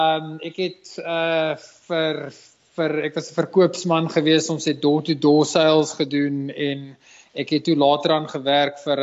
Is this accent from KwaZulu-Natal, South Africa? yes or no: yes; Pietermaritzburg, KwaZulu-Natal, South Africa; Ek het groot geword in Pietermaritzburg Bay. Ek het op 'n plaas groot geword. Ons het sitrus en melkbeeste gehad.